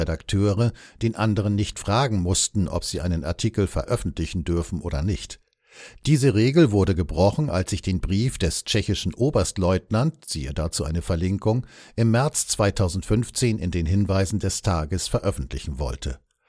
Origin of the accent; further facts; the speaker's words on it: Heidelberg, Baden-Württemberg, Germany; weil ich als Heidelberger schon von Jugend an die Präsenz von sehr freundlichen und musikalischen US-Amerikanern gewöhnt war